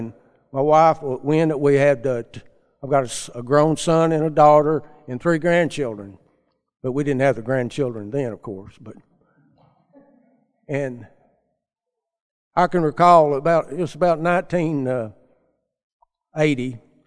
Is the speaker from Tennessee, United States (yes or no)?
yes; Chattanooga, Tennessee, United States; I was born and raised in Chattanooga, so not far from here.